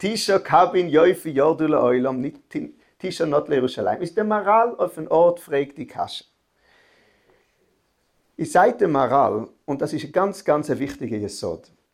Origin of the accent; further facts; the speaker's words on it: Switzerland; ich frage das jetzt als Schweizer, ja, mit meinen Wörtern.